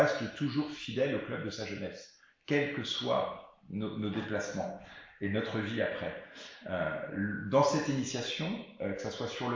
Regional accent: Rennes, Brittany, France; Moi, j'ai grandi à Rennes.

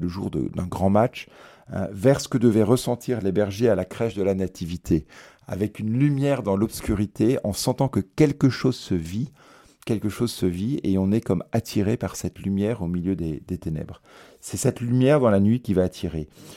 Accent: Rennes, Brittany, France; moved away as an adult; also born or lived in Bordeaux / Marseille; now in Paris, France; j'ai vécu à Marseille, je survis à Paris, mais le club de mon cœur est le Stade Rennais, là où j'ai grandi jusqu'à 18 ans.

